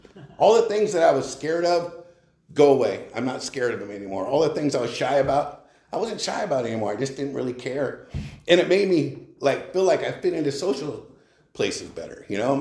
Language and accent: English; Los Alamos, New Mexico, United States; I'd gone to the counselor at our little school in Los Alamos. I grew up out in Los Alamos.